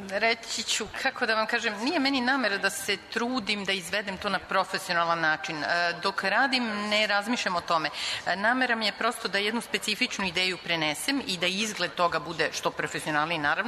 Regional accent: Germany; Ja sam odrastao u Nemačkoj, majka mi je pričala razne bajke

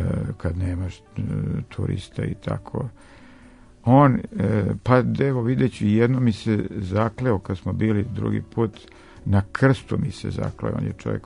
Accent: Serbia; mi smo iz Srbije.

